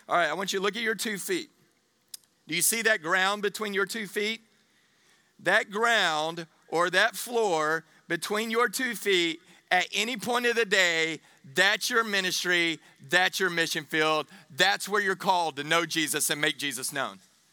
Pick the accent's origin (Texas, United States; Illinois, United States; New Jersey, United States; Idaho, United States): Texas, United States; yes, I have a cousin named Butch because I grew up in Texas.